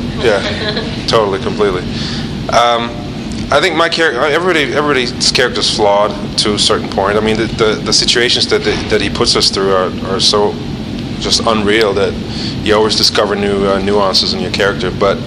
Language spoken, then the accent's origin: English; Germany; We grew up in Germany